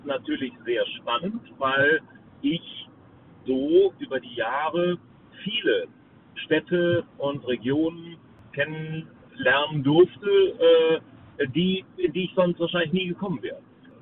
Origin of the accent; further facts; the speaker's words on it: Rhineland, Germany; accent: Rhenish; dem Rheinland gebürtig, auch wenn meine Eltern fluchtbedingt, also nicht aus dem Rheinland kommen. Aber ich bin im Rheinland geboren und dann wächst man natürlich auch mit dem rheinischen Dialekt auf.